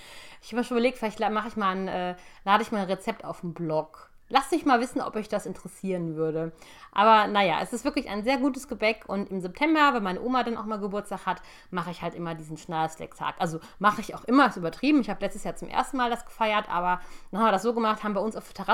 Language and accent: German; Bavaria, Germany; born there; Ich wohne sehr, sehr viele Jahre schon hier in der Gegend, am schönen Niederrhein. Aber ich bin in Bayern geboren und habe dementsprechend auch noch Verwandtschaft unten im süddeutschen Bereich.